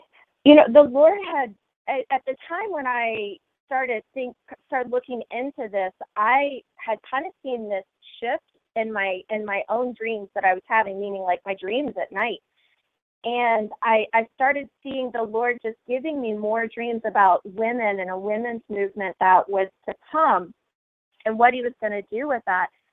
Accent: United States; Because as an American, voting is something that I've always really valued

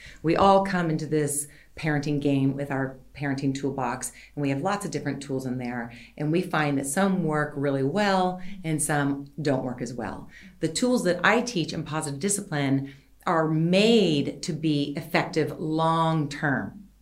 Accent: United States; Well, I'm from America and I was spanked.

